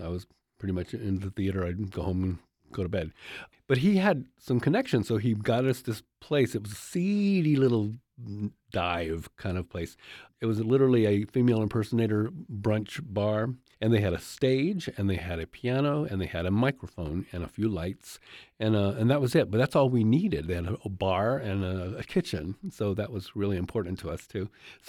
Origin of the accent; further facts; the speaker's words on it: New York, United States; well, they call it downtown, but being a New Yorker, it's uptown, okay?